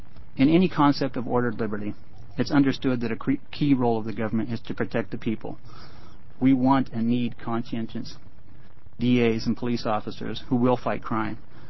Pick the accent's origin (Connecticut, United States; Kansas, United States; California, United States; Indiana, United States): Kansas, United States; also born or lived in Oregon; And by the way, I was born in Oregon. I'm a Webfoot. I grew up in Kansas, so I'm a Jayhawk.